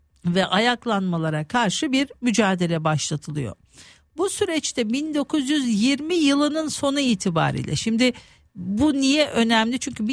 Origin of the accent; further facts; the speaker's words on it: Amasya, Turkey; Amasyalıyım